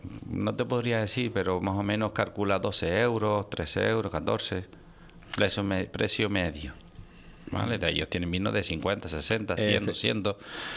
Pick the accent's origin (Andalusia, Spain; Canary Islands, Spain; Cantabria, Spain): Canary Islands, Spain; mi tierra, soy amante de mi tierra y creo que deberíamos de apoyar un poco más el sector del vino